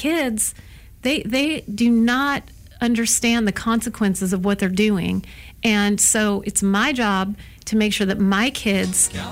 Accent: North Carolina, United States; born there; also born or lived in Alaska / California / Oregon / Washington; I've lived in Alaska, California, Oregon, Washington. I was born in North Carolina.

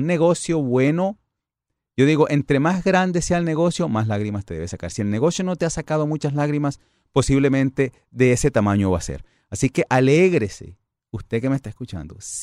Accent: Caucasia, Antioquia, Colombia; Soy colombiano, por cierto, de un pueblito, Caucasia, Antioquia. Nacen muchos y se crían pocos

